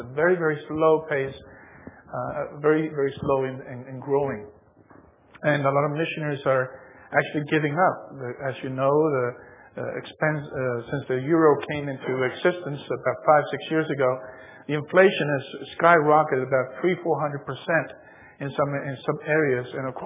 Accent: Australia; also born or lived in Spain; I grew up in, I was born in Spain, raised in Australia, went back to Spain, and got a job in a U.S. military base.

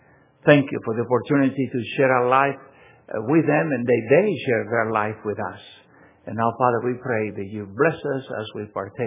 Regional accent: Argentina; We come from Argentina where some of the missionaries, you never notice, they were Americans.

